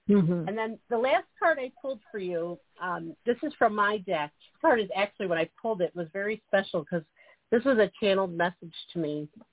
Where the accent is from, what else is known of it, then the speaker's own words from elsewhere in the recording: New York, United States; You know, I'm also a New Yorker, but let me tell you about this part.